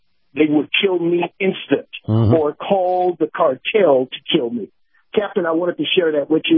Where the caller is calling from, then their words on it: Wesley Chapel, Florida, United States; Yeah, this is … from Wesley Chapel.